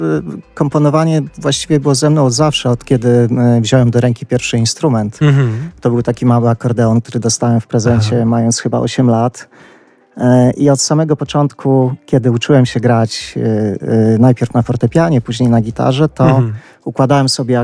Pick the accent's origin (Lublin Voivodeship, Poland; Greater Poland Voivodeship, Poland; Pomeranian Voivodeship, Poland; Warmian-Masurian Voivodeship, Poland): Lublin Voivodeship, Poland; Hrubieszów; w naszym regionie lubelskim, tak, chrubieszowskim, bo ja pochodzę z Chrubieszowa.